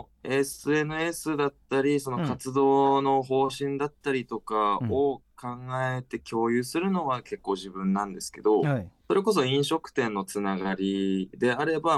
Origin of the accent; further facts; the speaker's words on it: Morioka, Iwate, Japan; ずっと基本的には地元岩手盛岡で、まあ活動を拠点は置いていこうって思ってるんですけど